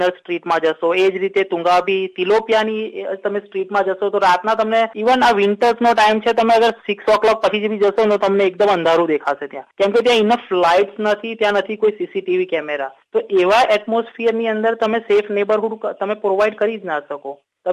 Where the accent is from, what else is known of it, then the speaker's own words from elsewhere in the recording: Vadodara, Gujarat, India; now in Sydney, Australia; હું બરોડાથી છું, ગુજરાત ઇન્ડિયામાંથી. ઓસ્ટ્રેલિયામાં 12 વર્ષથી હું સેટલ થયો છું, western સિડનીમાં. Proud to B Australian, but definitely એવું કહી શકું કે ઇન્ડિયન હેરિટેજથી બી પ્રાઉડ છે મને.